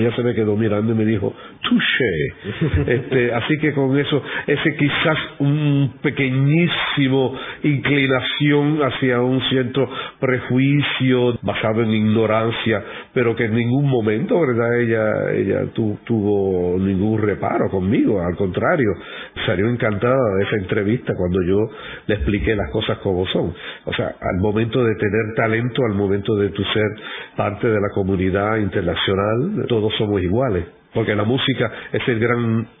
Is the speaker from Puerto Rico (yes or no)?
yes; Puerto Rico; precisamente porque soy puertorriqueño, porque durante mi vida fui alentado, crecí con la música culta, crecí con músicos